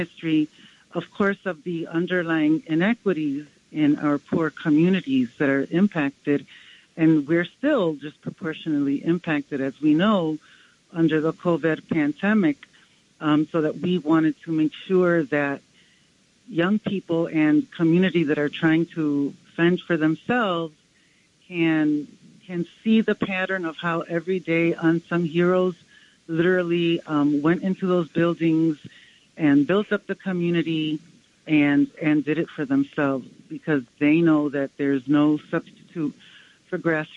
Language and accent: English; New York City, New York, United States; growing up in the South Bronx, I always heard that Puerto Ricans and African Americans, we didn't know how to take care of our neighborhoods, right?